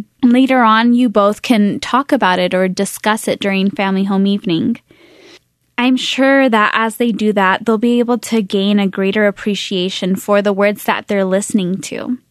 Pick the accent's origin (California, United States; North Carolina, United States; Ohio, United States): California, United States; I remember growing up in California, and all of my friends went to the beach and hung out on Sundays, and how I yearned to be there.